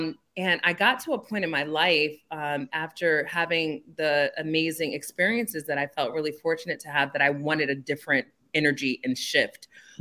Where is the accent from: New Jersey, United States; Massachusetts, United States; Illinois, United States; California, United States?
New Jersey, United States; also born or lived in Newark; I was born in Newark. I was raised in the Oranges, but I will always represent Newark, New Jersey, because I'm a fifth generation Newarker.